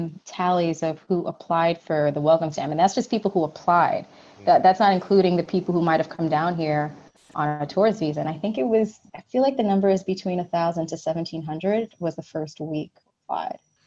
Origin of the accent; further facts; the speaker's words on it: New York, United States; But I haven't, you know, as a New Yorker, I haven't driven a car since the year 2006.